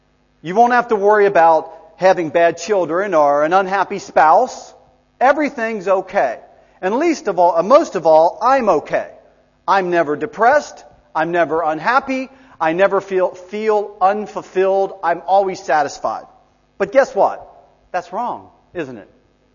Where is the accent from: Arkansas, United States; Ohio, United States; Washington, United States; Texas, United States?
Ohio, United States; Cincinnati; I came back to my hometown of Cincinnati, Ohio, and was basically running and hiding from the law